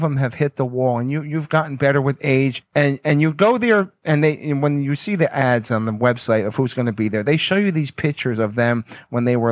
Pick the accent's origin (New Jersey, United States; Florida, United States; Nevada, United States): New Jersey, United States; I'm a Sicilian from Jersey.